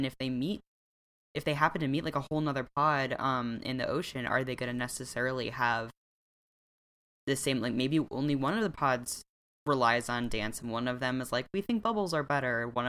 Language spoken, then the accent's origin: English; Michigan, United States; This shows I'm from Michigan, where they're like, it's a big thing.